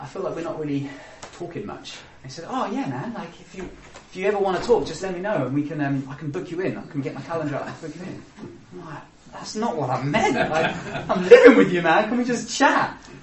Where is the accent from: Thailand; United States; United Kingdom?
United Kingdom; I don't know if they were just being British and thought, well, if he wants to talk, he'll come to me, which is what we all seem to do in Britain.